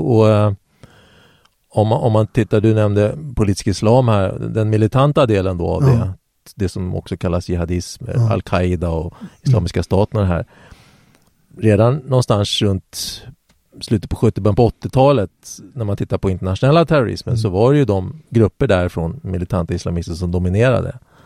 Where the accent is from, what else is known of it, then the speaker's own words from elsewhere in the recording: Eskilstuna, Södermanland, Sweden; born there; Ja, där är jag född faktiskt.